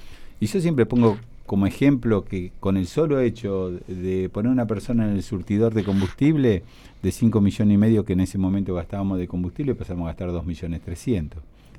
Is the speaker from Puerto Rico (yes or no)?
no; Berisso, Buenos Aires Province, Argentina; yo soy de Berisso, uno nació, vivió, o sea, tuvo su juventud, todo. Armé mi empresa acá en Berisso, yo vivo de una empresa constructora familiar.